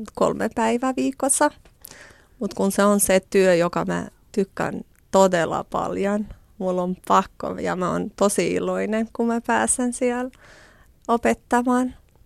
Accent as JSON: {"language": "Finnish", "town": "Gjakova", "region": "South Kosovo", "country": "Kosovo", "tie": "born or raised there", "also_born_or_lived": "Pristina", "second_language": "Finnish", "moved": "as an adult", "said": "Tosiaan mä oon syntynyt ja asunut Jakovassa."}